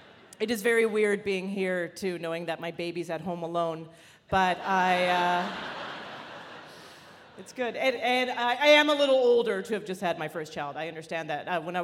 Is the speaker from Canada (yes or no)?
yes; Canada; moved away; And I'm originally actually from Canada.